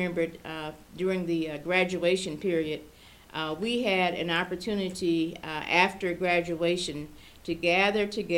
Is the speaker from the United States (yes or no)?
yes; Kansas City, Missouri, United States; I enjoyed growing up in Kansas City, Missouri, and I have and still have a lot of friends here in the city.